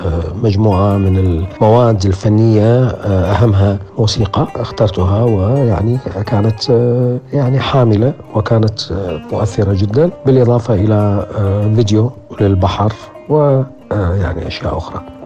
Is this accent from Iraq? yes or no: yes; Iraq; وأنا كمسرحي عراقي مسكون بخسائر وويلات الحروب الفادحة التي عشناها جميعا في العراق.